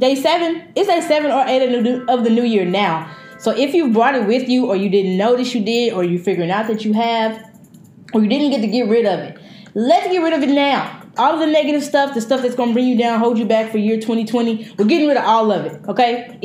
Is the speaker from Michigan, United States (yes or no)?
no; Fort Worth, Texas, United States; now in New York, United States; So yeah, I live in New York. I'm from Fort Worth, Texas, but I live in New York, and she mails them to me.